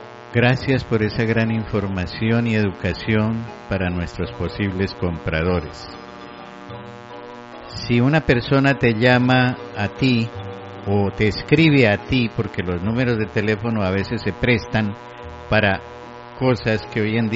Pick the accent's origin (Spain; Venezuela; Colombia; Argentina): Colombia; born there; como quizá en la época en que nacimos en Colombia